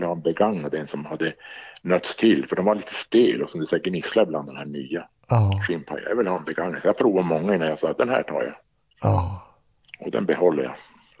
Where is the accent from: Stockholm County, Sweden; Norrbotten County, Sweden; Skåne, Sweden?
Norrbotten County, Sweden; Arjeplog; Jag är uppvuxen i Arjeplog.